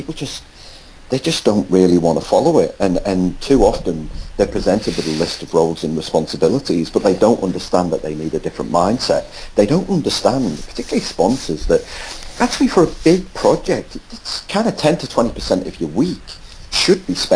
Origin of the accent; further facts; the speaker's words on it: North West England, United Kingdom; accent: Scouse; Sitting down the stage and shouting my excited Scouse accent.